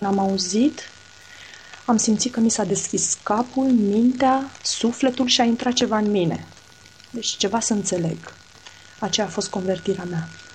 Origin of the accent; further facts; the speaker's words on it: Constanța, Constanța County, Romania; Noi stăteam atunci în București cu chirie. Eu sunt din Constanța, deci părinții mei erau în Constanța.